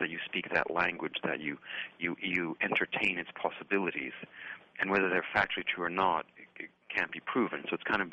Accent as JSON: {"language": "English", "country": "Canada", "also_born_or_lived": "France", "said": "I'm Canadian. I don't speak Portuguese. I had lived in Europe before. I lived 4 years in France as a child."}